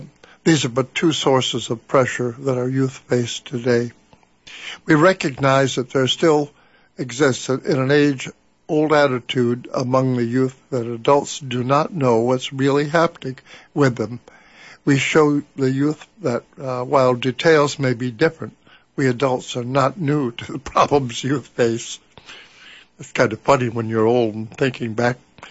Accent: United States; Walking in two paths simultaneously is tricky walking, and we as Indian people do this. We're not the only ones, but we are certainly the oldest in this territory who are in this situation.

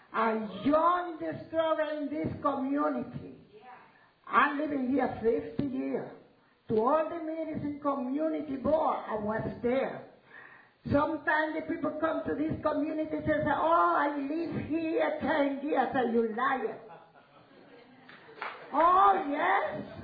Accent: Puerto Rico; English is a second language; moved away as an adult; When I came from Puerto Rico, I was 23 years old. And now I'm 78, but I call myself, I'm 70 years old.

